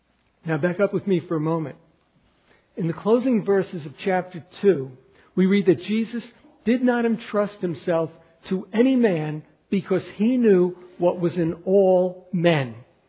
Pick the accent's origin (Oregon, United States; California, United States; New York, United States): New York, United States; When I was growing up in the Bronx, you were not to do work on the Sabbath.